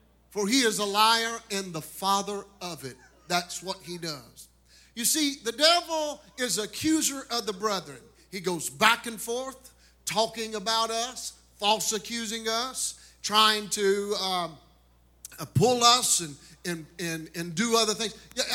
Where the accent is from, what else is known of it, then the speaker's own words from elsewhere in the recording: Rosine, Kentucky, United States; where bluegrass music was born and founded, in Rosine, Kentucky … So that's where I get my good accent from, you guys.